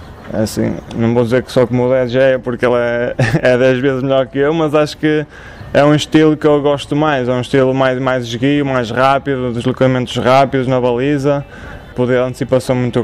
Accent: Santa Maria, Portugal; Cresci aqui em Santa Maria porque também é o clube da minha terra

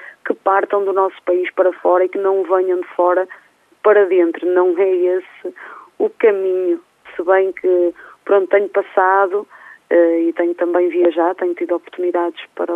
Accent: Barcelos, Braga, Portugal; Ora bem, ó gente da minha terra, o convite está anunciado.

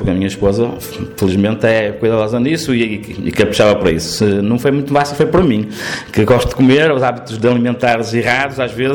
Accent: Portugal; como bom português, acho que isso que é bom, cozidos à portuguesa e tal

